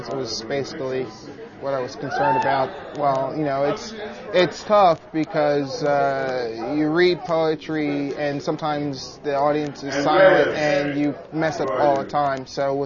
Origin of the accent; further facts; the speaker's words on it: Philadelphia, Pennsylvania, United States; Philadelphia.